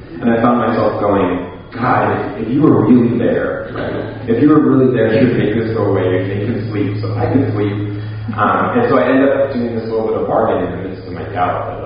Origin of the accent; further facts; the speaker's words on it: San Diego, California, United States; my wife and I are actually from Southern California. We're from San Diego. When I was growing up, I had this really vibrant church experience